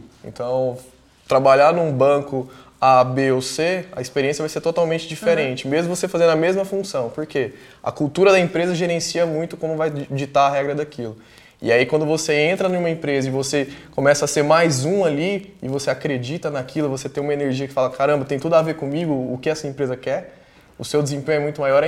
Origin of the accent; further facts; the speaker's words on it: Goiânia, Goiás, Brazil; now in São Paulo, Brazil; Eu sou de Goiânia, vim para São Paulo buscar fazer uma faculdade aqui.